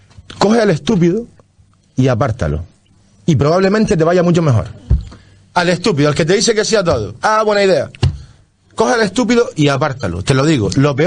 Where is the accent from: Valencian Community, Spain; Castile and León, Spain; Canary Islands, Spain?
Canary Islands, Spain; Mira, yo soy majorero. Nací aquí. Soy de la isla.